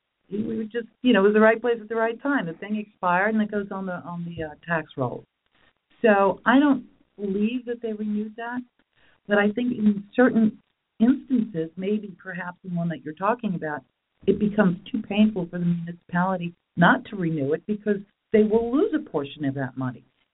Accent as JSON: {"language": "English", "region": "New York", "country": "United States", "tie": "born or raised there", "said": "I grew up in New York."}